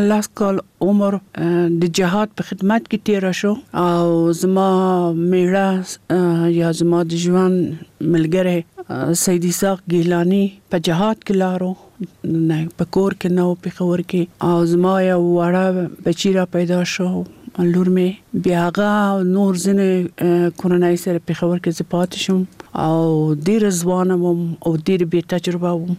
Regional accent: Kabul, Afghanistan; born or raised there

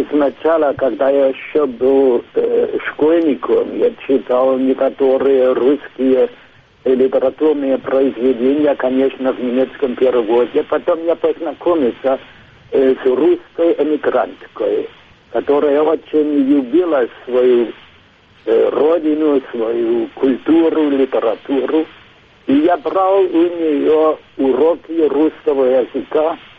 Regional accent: Rhine, Germany; Russian is a second language; я вырос на Рейне, недалеко от утеса Лорелея, который тоже в русской литературе известен.

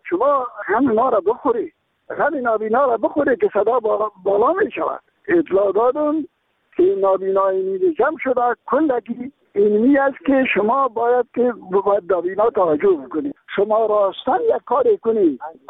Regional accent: Kabul, Afghanistan; ما چون از کابل هستیم

